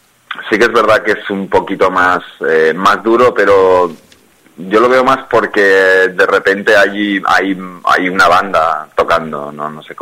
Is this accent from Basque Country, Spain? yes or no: no; Badalona, Catalonia, Spain; born there; Sí, justo donde yo nací, vamos.